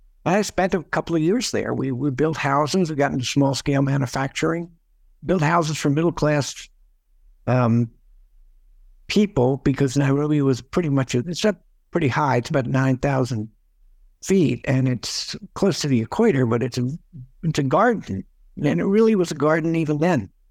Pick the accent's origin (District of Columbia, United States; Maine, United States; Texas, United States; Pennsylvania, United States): District of Columbia, United States; Washington; I was involved in a diplomatic program in Washington, D.C., which is my hometown.